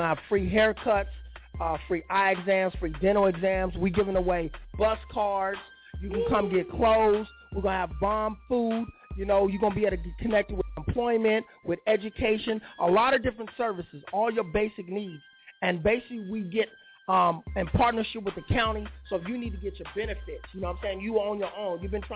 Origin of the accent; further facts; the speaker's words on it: California, United States; Born and raised in Cali, Laker fan. Growing up, I'm with the Dodgers.